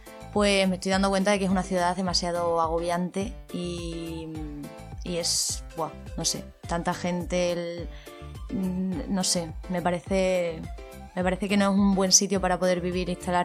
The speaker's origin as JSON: {"language": "Spanish", "town": "Cáceres", "region": "Extremadura", "country": "Spain", "said": "Y yo, pues, soy de Cáceres."}